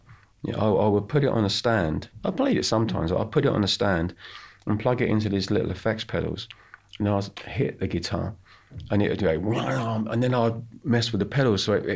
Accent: United Kingdom; I'm British

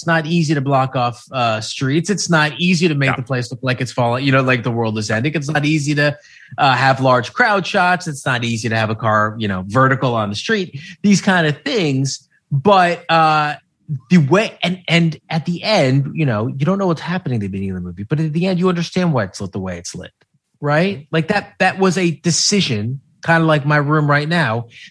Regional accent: United States; as an American, Canadian, and straight up, like, you know, an American film nerd to some extent

